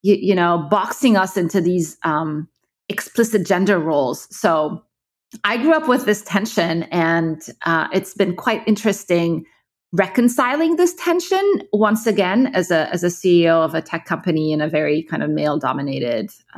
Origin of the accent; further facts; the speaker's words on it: Egypt; also born or lived in Kuwait / United Arab Emirates; So I grew up in the Middle East. I'm originally from Egypt, but my parents kind of moved around. So, you know, they worked in Kuwait until the first Gulf War, and then we moved to Abu Dhabi, and then I moved back to Egypt.